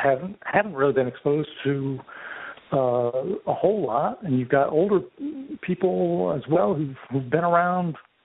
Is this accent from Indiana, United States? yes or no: yes; Indiana, United States; growing up in Indiana, in a suburb of Indianapolis, almost 100% white suburb